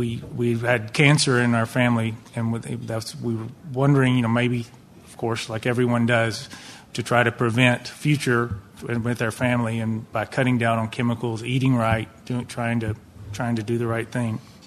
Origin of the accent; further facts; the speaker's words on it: Kentucky, United States; also born or lived in New York City; I'm from Kentucky and graduated from University of Kentucky in 1988. And I moved to New York City to start a rooftop garden design business.